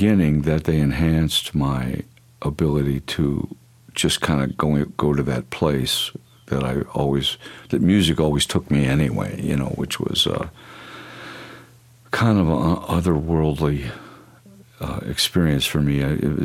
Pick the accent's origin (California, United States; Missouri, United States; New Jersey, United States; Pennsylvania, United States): Missouri, United States; Ferguson; when I grew up in Ferguson as a kid, it was a product of white flight from the cities. You know, it was this new suburban outside of the inner city.